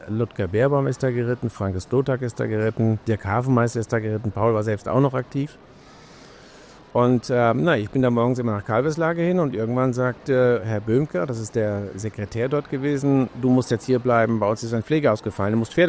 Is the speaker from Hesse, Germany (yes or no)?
yes; Rockenberg, Hesse, Germany; Ich komme aus der Wetterau. In einem kleinen Dorf, Rockenberg, bin ich groß geworden.